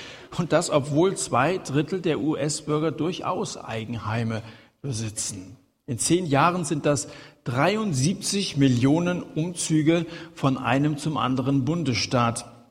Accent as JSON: {"language": "German", "region": "Hesse", "country": "Germany", "said": "Bei uns in Hessen sagt man, wir schwätzen miteinander."}